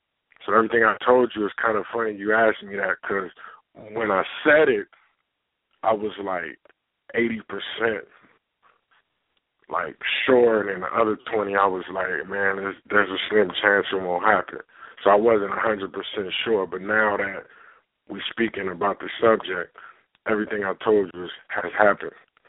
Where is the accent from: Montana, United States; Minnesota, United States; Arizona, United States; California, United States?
California, United States; They think I'm from down south by the way I talk or the certain type of music I put out, but I'm from California.